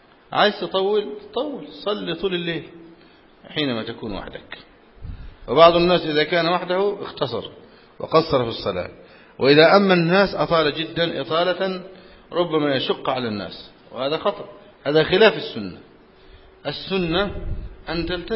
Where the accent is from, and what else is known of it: Egypt